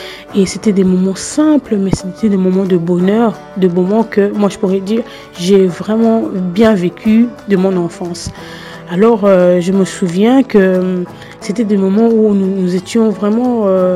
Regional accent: Kinshasa, DR Congo; je me souviens quand j'étais petite, j'étais à Kinshasa.

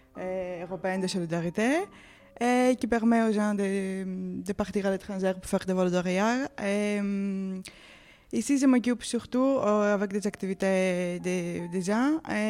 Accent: Greece; French is a second language; je ne parle pas très bien le français, mais je vais essayer de me présenter.

